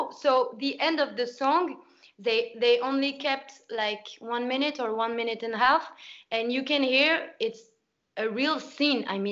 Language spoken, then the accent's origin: English; France; I'm French, like born and raised in French.